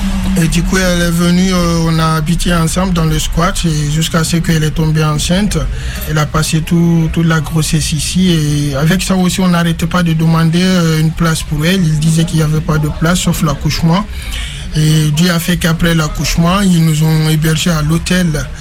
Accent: Guinea; moved away as an adult; now in France; Je suis né en 1990. Je viens de la Guinée-Conakry. Je suis rentré en France en 2019

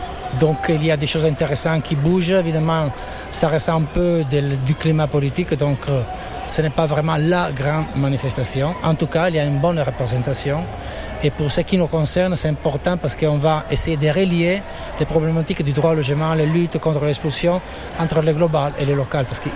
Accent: Italy; Moi, je suis italienne

